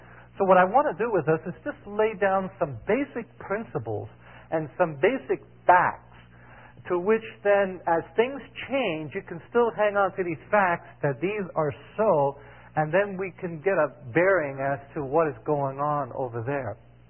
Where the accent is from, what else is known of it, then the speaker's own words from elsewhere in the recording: New York City, New York, United States; now in Miami, United States; I grew up in New York City. I live in Miami.